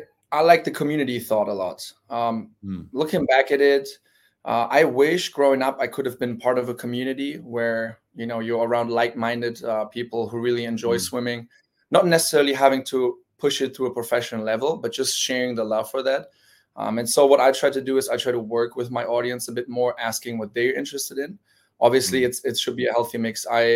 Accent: Germany; I grew up in Germany. I swam in Germany for a while, made my first junior European team there. So I got my base in Germany

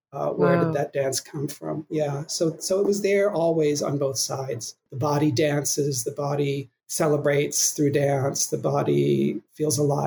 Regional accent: Los Angeles, California, United States; this little queer Jewish boy growing up in West LA, that spoke to me.

